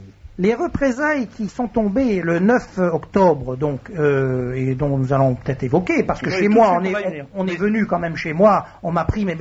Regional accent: France

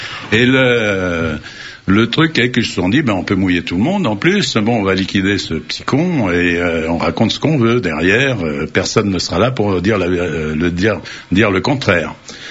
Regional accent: France; je suis un Français normal. C'est-à-dire, je suis pupille de la nation, j'ai été boy scout, j'ai été parrain, mon père a été turc d'Indochine, je suis tout à fait un ancien militaire également.

